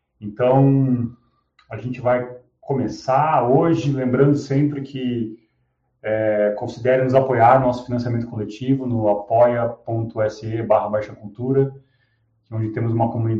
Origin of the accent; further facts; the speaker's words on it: Santa Maria, Rio Grande do Sul, Brazil; moved away; eu sou de Santa Maria, embora há um bom tempo não esteja mais lá.